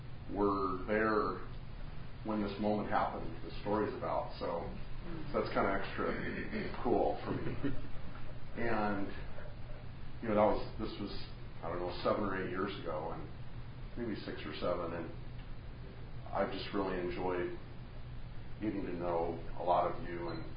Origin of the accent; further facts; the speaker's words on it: Portland, Oregon, United States; No one near the acreage I grew up on outside of Portland ever had one of those.